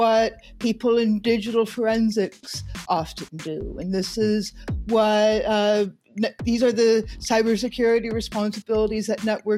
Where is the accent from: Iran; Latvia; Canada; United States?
Canada; My dad immigrated from London, have English family, and I don't like saying I'm Canadian because I don't like to make my identity, but I am Canadian.